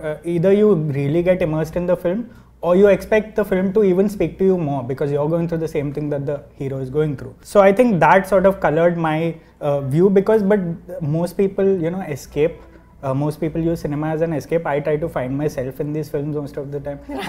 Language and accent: English; Kolkata, West Bengal, India; I am from Calcutta, so I know what I'm talking about.